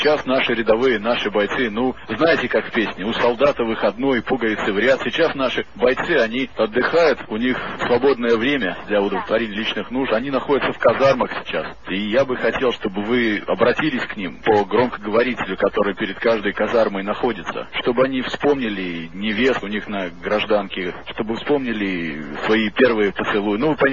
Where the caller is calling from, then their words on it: Odesa Oblast, Ukraine; Я звоню вам из Одесской области.